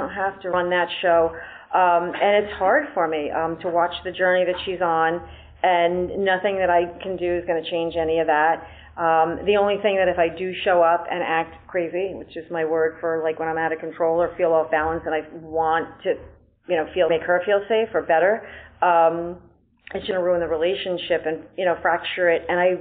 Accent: New York, United States; from New York.

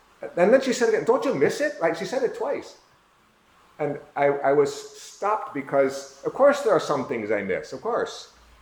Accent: St. Paul, Minnesota, United States; now in Philippines; I said, no, I live in the Philippines. She said, well, where are you from? I said, I'm from St. Paul, Minnesota.

